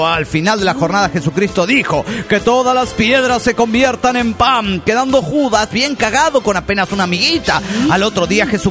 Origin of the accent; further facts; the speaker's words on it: Tijuana, Baja California, Mexico; Hola, ¿qué tal? … de Tijuana.